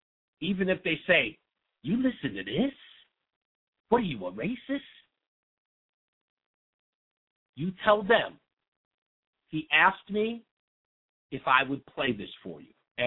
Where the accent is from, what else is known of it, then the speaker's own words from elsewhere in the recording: New York City, New York, United States; I am a black man. I am from the hood. I'm from Hollis, Queens. I lived in a single-parent household.